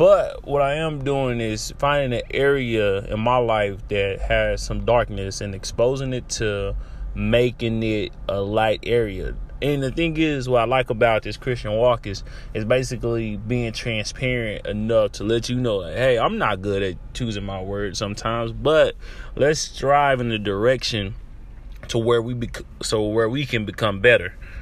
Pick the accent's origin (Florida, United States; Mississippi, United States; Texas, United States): Texas, United States; Dallas; I remember growing up in Oak Cliff, to where if I was around a certain people, I'm cussing up a storm.